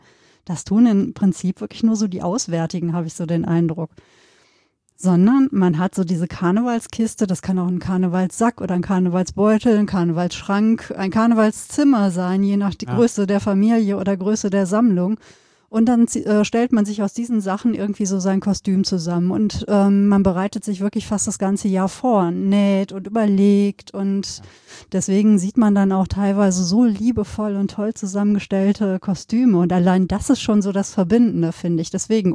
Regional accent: North Rhine-Westphalia, Germany; ich bin ja hier als Sauerländerin da, als Westfälin.

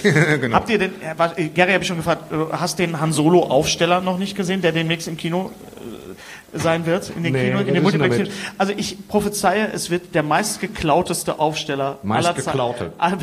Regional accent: North Rhine-Westphalia, Germany; Ich komme ja aus der Gegend. Und es gibt in Bochum

